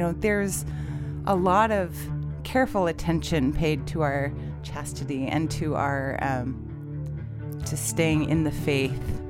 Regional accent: Bellevue, Washington, United States; I grew up in Bellevue. I went to Bellevue Christian. My dad was a Boeing engineer. My mom's a school teacher.

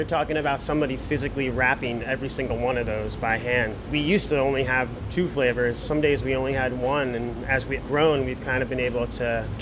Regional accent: New Jersey, United States; moved away as an adult; We're both from the East Coast. We've transplanted out here from New Jersey

